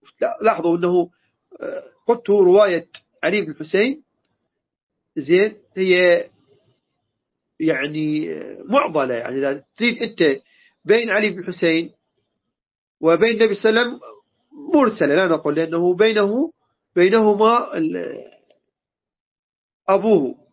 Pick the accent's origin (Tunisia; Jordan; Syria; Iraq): Iraq; moved away; احنا ما هاجرنا من العراق بطرا، ما هاجرنا إلا ما رأينا الضيم والخوف والمشقة، والله كنا نعيش في العراق برعب.